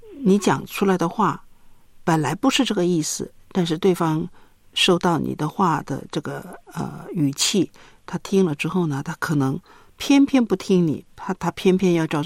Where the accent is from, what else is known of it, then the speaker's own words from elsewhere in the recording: China; 我觉得我们中国人吧，尤其是在农村长大的人都不善于表达